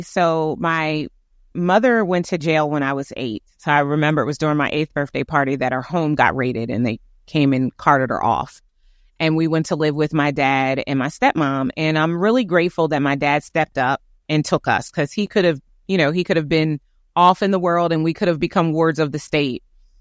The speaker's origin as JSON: {"language": "English", "town": "Newcastle", "region": "Delaware", "country": "United States", "said": "Okay. So I am from Newcastle, Delaware. That's where I live now. I'm a Delawarean."}